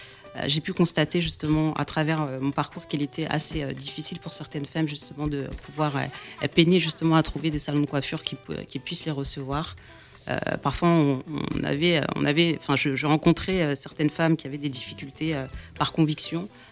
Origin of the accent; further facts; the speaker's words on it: Corbeil-Essonnes, Île-de-France, France; C'est ça, j'ai grandi en France.